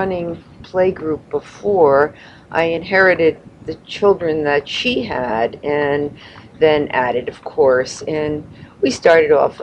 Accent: New Haven, Connecticut, United States; born there; I was born in New Haven, Connecticut.

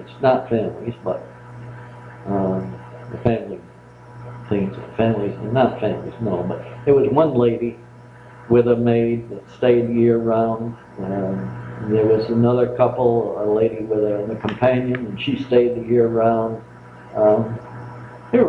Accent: Connecticut, United States; I lived in Salisbury. I lived on East Street for a while down in Lakeville. But no, I was born on Solihull Hill and lived there all my life, all my young life. Lived there until, 1926

